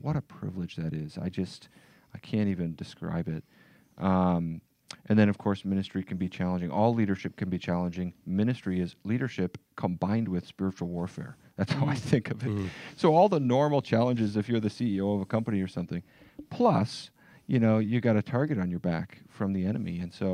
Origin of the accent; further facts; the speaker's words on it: Chicago, Illinois, United States; Yeah, well, I grew up in Chicago, as I mentioned, during the Michael Jordan era.